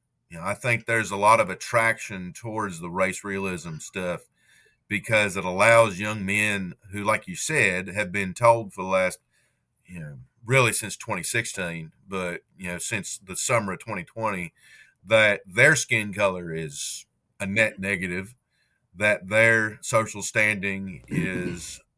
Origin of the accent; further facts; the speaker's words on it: West Virginia, United States; where I grew up in West Virginia, and especially where I was when I was in high school, an area of the state, you know, that attracts a lot of folks who want to get away from, you know, from Eastern urban centers